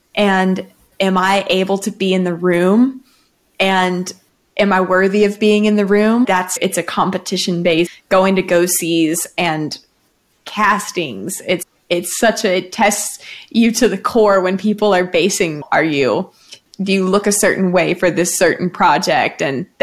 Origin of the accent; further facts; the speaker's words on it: Austin, Texas, United States; we're all from Austin